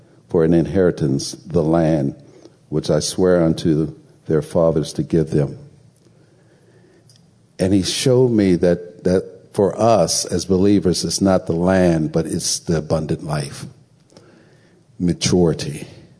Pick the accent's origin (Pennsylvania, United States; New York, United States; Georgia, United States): Pennsylvania, United States; And I'm from Pennsylvania and grew up in a small town.